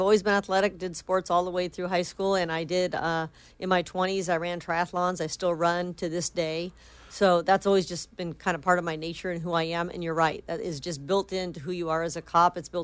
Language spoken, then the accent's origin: English; Granada Hills, California, United States; I grew up in the San Fernando Valley in Granada Hills.